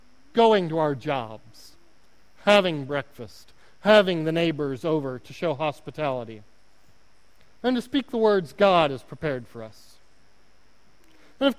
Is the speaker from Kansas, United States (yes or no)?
no; Oklahoma, United States; accent: Oklahoma; My Oklahoma accent is really coming out right now.